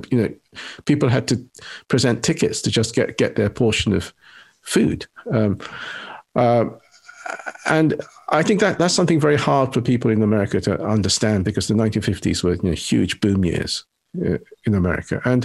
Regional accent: Nagasaki, Japan; or the fact that I came from Nagasaki, doesn't kind of loom over me

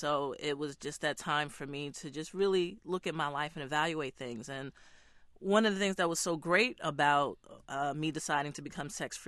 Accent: New York City, New York, United States; now in Los Angeles, United States; I grew up in New York City. I went to UCLA. I've stayed in Los Angeles.

